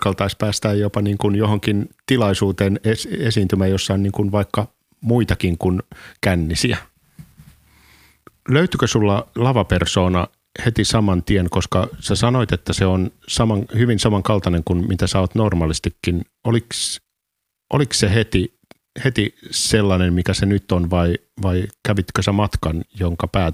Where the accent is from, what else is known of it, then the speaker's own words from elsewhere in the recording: Tervakoski, Tavastia Proper, Finland; mä oon Tervakoskelta. Molemmat ollaan niin kuin paperiteollisuuspaikkakunnilla ja kunnilta